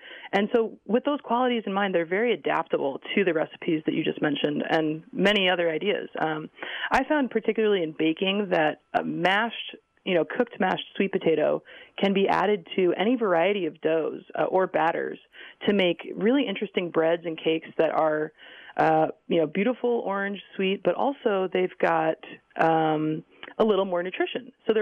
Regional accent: New England, United States; I grew up in New England, and which is not the home of the sweet potato, but it certainly is the home of wonderful seafood

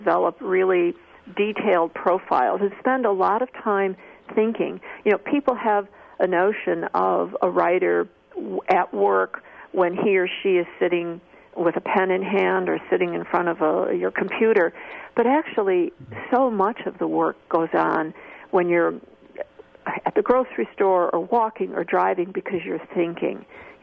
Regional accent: Chicago, Illinois, United States; I knew Chicago cops. I'm from Chicago originally.

